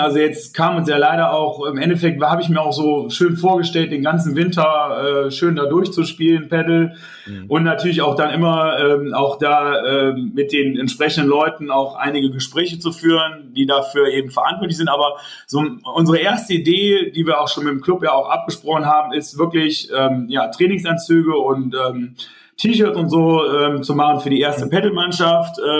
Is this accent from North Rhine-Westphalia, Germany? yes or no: yes; Tönisvorst, North Rhine-Westphalia, Germany; ich komme ja hier aus Forst eigentlich gebürtig, hier aus Tönesforst und das ist ja doch sehr ländlich geprägt so ein bisschen hier unseren Obsthof.